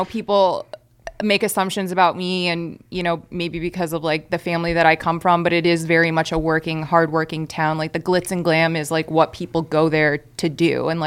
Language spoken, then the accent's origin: English; Las Vegas, Nevada, United States; Born and raised in Las Vegas